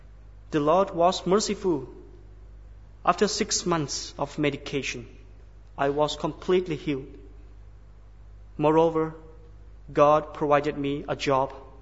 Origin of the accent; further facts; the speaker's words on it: Chiang Rai, Thailand; English is a second language; I am a Lahu from Chiang Rai, Northern Thailand.